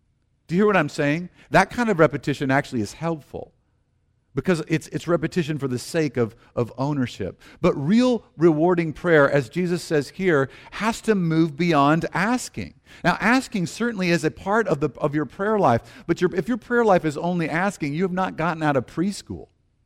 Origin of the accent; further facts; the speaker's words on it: the South, United States; I grew up in the South, and so frequently people would say, if they were in a need